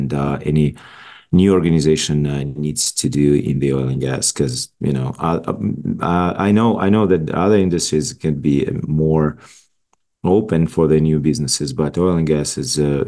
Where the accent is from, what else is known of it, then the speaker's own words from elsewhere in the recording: Belarus; now in Canada; I moved to Canada from Belarus around 15 years ago